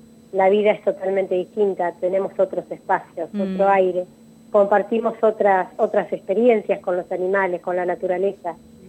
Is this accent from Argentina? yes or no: yes; Maipú, Argentina; born there; Yo nací en Maipú, que es un nací en Maipú, está a 25 kilómetros de la escuela donde yo trabajo. Sí, y todos estamos rodeados por campo.